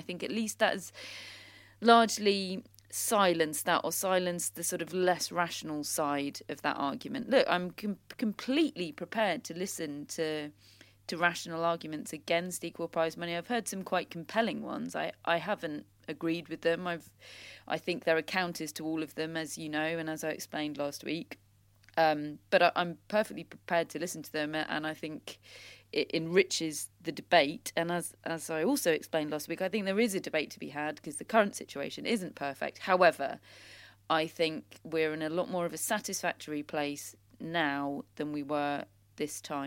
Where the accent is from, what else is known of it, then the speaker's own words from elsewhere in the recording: United Kingdom; We've interviewed him, you know, we're British.